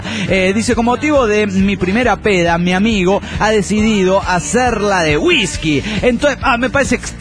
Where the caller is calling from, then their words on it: Argentina; de Argentina